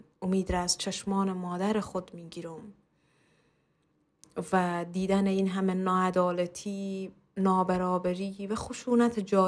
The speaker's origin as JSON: {"language": "Persian", "country": "Afghanistan", "said": "zani 30 sale, ahl Afghanistan va farzand jang. مثل همه هم نسل های خود در جنگ متولد شدم، در جنگ پرورش یافتم"}